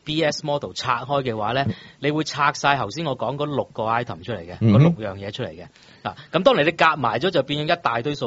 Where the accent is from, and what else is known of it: Hong Kong